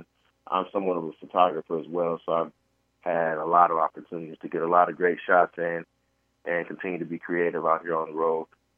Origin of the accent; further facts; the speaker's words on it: Detroit, Michigan, United States; now in North Carolina, United States; Well, I'm originally from Michigan, Sacramento, Michigan, okay. And grew up in the Detroit area. But I live in North Carolina.